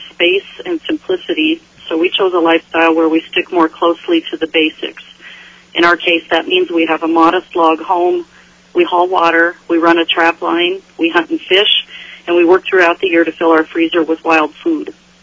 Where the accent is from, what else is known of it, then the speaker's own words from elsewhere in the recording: Fairbanks, Alaska, United States; I'm a lifelong Alaskan. I grew up in Fairbanks in a hunting and fishing family